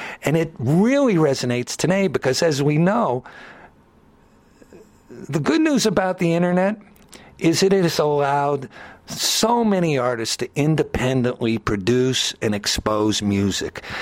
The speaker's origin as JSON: {"language": "English", "town": "Cleveland", "region": "Ohio", "country": "United States", "tie": "born or raised there", "said": "I was fortunate enough as a youngster, growing up outside of Cleveland, Ohio"}